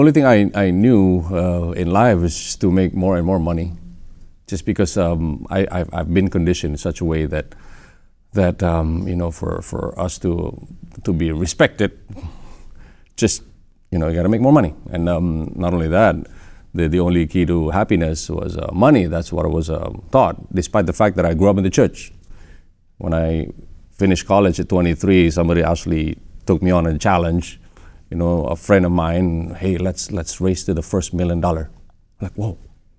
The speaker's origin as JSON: {"language": "English", "country": "Indonesia", "said": "We're from Indonesia. Okay. We live there."}